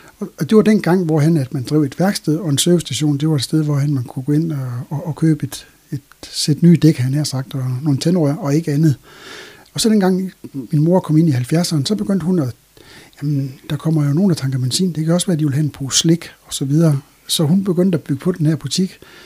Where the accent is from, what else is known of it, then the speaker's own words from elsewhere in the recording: Løkken, North Denmark Region, Denmark; also born or lived in Brønderslev; jeg er født i, jeg er fra 1963 og er født i Løkken. Det vil sige, at jeg er født på Brønderslev sygehus faktisk, men har haft min opvækst i Løkken.